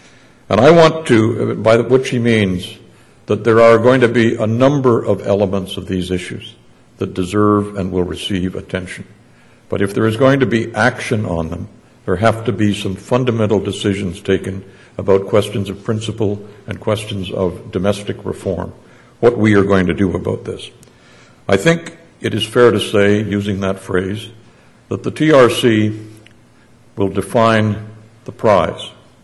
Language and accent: English; Alberta, Canada; Chief Littlechild and I were raised within sight of the Rocky Mountains in Alberta, in little communities about 200 miles apart. And I grew up in a generous family, in a generous town